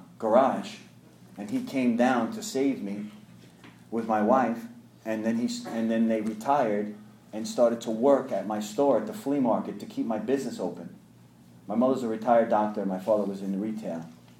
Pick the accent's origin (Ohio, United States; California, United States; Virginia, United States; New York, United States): New York, United States; Brooklyn; In my house, we're Italians from New York, originally from Brooklyn.